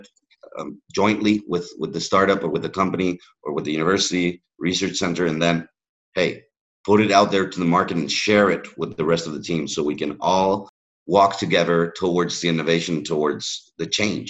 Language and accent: English; United States; My parents are, and my grandparents are all from Catalonia, but I was raised in the States, so my first language is English. But then they taught me when I was a bit older. They taught me Spanish and Catalan.